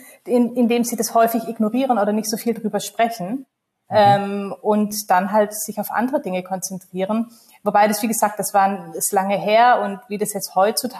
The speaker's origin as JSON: {"language": "German", "region": "Baden-Württemberg", "country": "Germany", "said": "ich komme ursprünglich aus Baden-Württemberg, Kleinstadt, Großraum Stuttgart"}